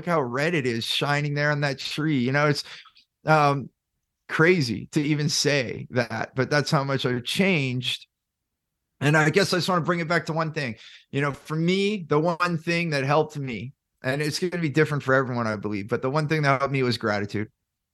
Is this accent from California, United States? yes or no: yes; California, United States; I grew up in Silicon Valley